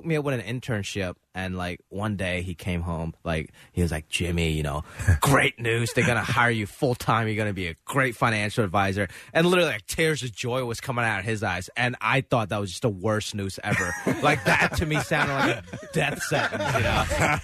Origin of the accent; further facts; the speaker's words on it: Hong Kong; born there; I was born in Hong Kong.